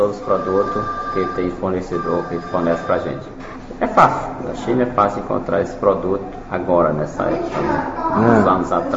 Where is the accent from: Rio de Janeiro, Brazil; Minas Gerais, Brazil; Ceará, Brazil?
Ceará, Brazil; Fortaleza; born there; Eu nasci em Fortaleza